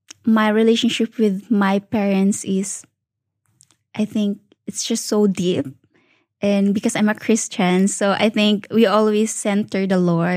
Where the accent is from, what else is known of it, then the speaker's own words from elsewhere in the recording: Mindanao, Philippines; In Philippines, I grew up in Mindanao, in a mountain with my family.